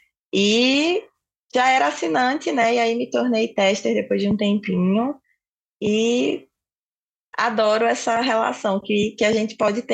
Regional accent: João Pessoa, Paraíba, Brazil; accent: Northeastern Brazilian; pelo meu sotaque, eu sou aqui do Nordeste, eu falo de João Pessoa, Paraíba, e sou apaixonada aqui pelo meu país Nordeste

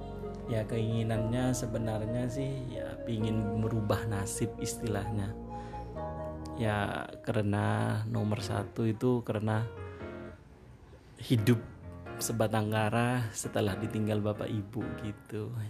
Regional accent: Sumenep, East Java, Indonesia; asal Kabupaten Sumenep. Lahir di Kabupaten Sumenep, Kecamatan Ambonten, Desa Bluares.

